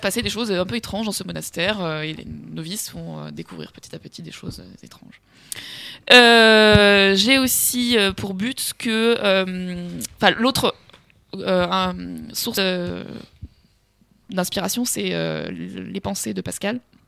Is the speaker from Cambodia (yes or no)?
no; France; Désolé, hein, je suis français, mais je ne les connais pas par cœur.